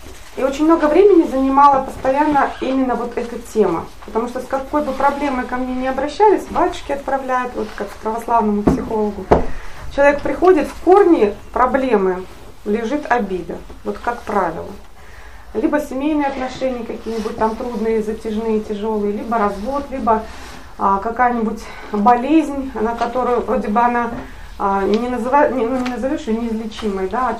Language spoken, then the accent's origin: Russian; Almaty, Kazakhstan; Я из Алматы, там плюс 30. Никак не могу адаптироваться.